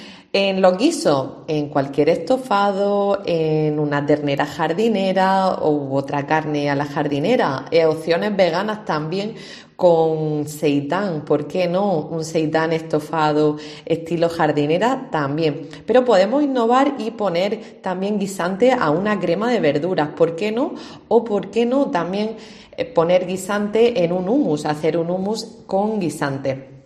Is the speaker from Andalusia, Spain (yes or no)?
yes; Almería, Andalusia, Spain; si somos de Almería, el día que haya miga no nos puede faltar un buen guisante crudo